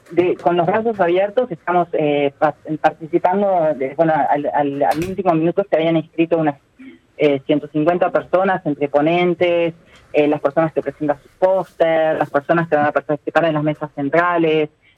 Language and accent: Spanish; Montevideo, Uruguay; También nos recordó a los que venimos de Montevideo